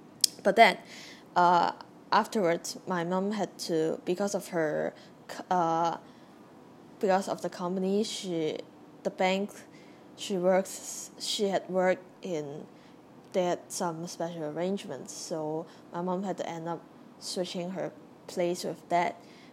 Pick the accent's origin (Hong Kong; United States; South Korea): Hong Kong; And I grew up in Hong Kong